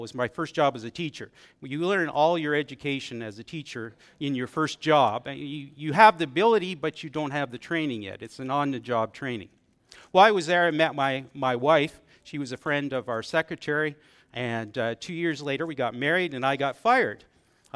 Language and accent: English; Ontario, Canada; now in Alberta, Canada; family, keep listening, even though I grew up in Ontario, because we've lived here in Alberta for 38 years, so this is our home